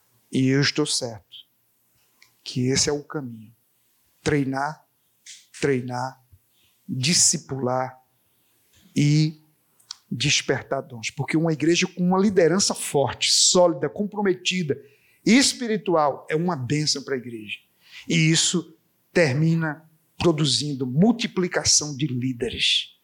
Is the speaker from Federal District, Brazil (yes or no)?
no; Apodi, Rio Grande do Norte, Brazil; now in João Pessoa, Brazil; Eu saí lá do Apodi, no Rio Grande do Norte, vim aqui para o Betel, em João Pessoa